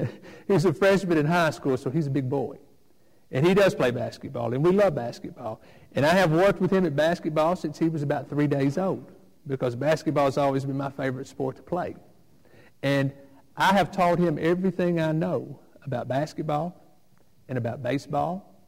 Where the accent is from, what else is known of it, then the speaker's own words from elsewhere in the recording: Florence, Alabama, United States; When I was growing up in Florence, Alabama, we would go pick up my great-grandmother every Sunday morning and take her to church with us.